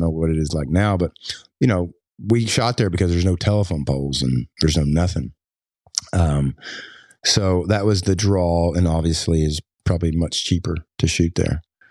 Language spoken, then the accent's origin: English; Kentucky, United States; That was a series that was based off of a feud that happened in basically my county, Pike County. I grew up in Floyd County, but Pike County